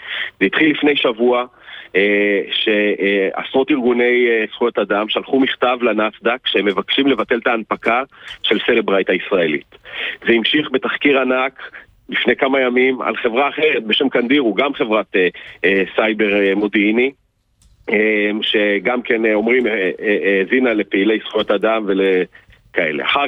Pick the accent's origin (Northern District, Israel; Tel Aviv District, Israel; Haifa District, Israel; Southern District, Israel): Haifa District, Israel; Haifa; אני מחיפה.